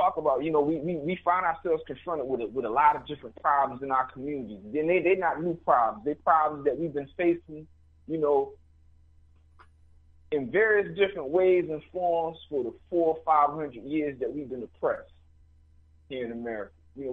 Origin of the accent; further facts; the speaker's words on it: Florida, United States; also born or lived in Georgia / Philadelphia; I was born here in Philadelphia. I wasn't raised here. I was raised down south in Florida and Georgia, you know.